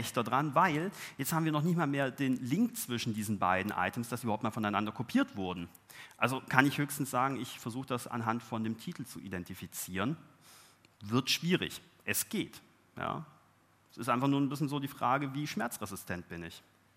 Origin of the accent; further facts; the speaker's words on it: Southern Germany, Germany; Jetzt dürfen Sie dreimal raten, wo ich herkomme. Genau. Aus dem wunderschönen Süden Deutschlands.